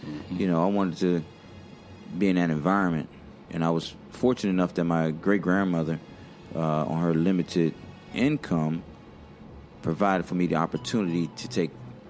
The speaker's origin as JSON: {"language": "English", "town": "Washington", "region": "District of Columbia", "country": "United States", "tie": "born or raised there", "said": "So, I grew up in Washington."}